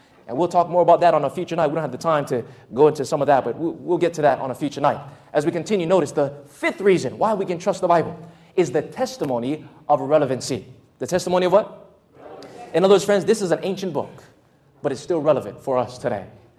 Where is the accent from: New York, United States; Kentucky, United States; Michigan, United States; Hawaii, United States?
Hawaii, United States; Waianae; growing up in Waianae on the island of Oahu, I got involved in drugs.